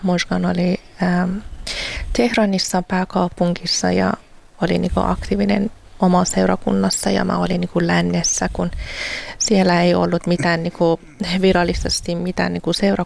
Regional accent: Iran; now in Finland; Joo, me ollaan niin kuin kasvaneet niin kuin Iranissa, ihan joo. Iranin lännessä ja muutin Suomeen, eli kiintiöpakolaisena perheenä

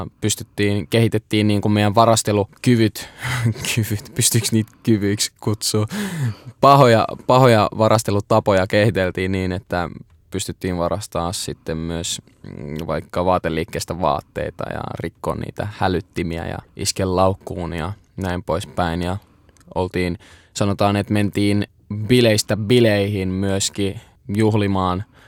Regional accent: Helsinki, Uusimaa, Finland; born or raised there; also born or lived in Turku

